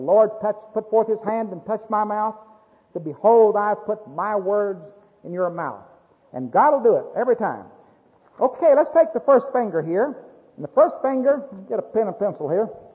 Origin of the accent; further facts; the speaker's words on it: Oklahoma City, Oklahoma, United States; I'm a wholesaler. I'm a peddler from Oklahoma City.